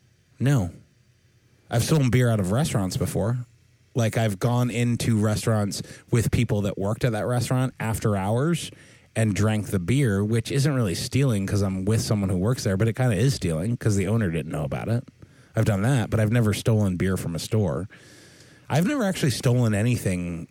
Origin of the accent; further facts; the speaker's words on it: Orono, Maine, United States; we're both from Orono